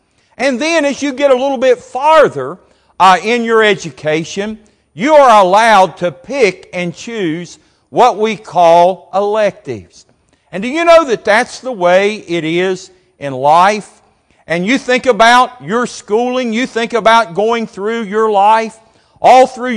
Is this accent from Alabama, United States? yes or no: yes; Montgomery, Alabama, United States; I remember when I was a 13-year-old boy, growing up in Montgomery